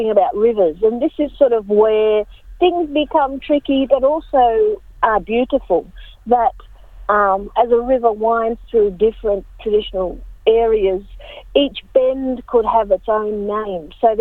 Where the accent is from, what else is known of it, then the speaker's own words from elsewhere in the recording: Australia; a really great place to question who we are as Australians.